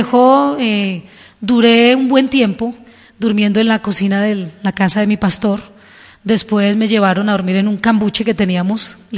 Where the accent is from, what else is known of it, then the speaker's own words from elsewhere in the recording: Colombia; Salí para Aposentos Tuta, mi pueblo.